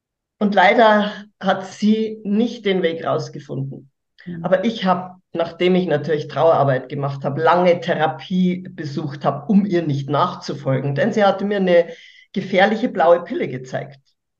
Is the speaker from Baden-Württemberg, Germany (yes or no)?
no; Hammer, Bavaria, Germany; Genau, ich komme aus Hammer im Chiemgau und ich bin einfach begnadet, hier zu leben, weil ich darf hier leben, wo die anderen Urlaub machen.